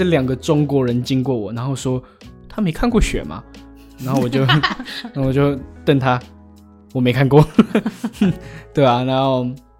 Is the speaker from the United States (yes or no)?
no; Zhongli, Taoyuan, Taiwan; 因为我是中立人，然后也看着很多我们台湾人对于在